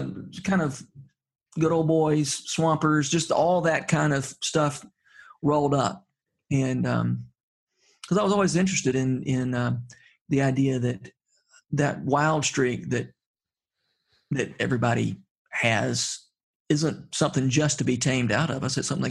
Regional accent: Georgia, United States; growing up in Middle Georgia isn't necessarily an asset to an academic writer.

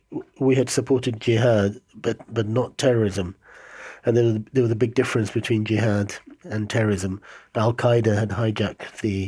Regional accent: London, United Kingdom; I grew up in London from the age of 5 in the 70s and 80s.

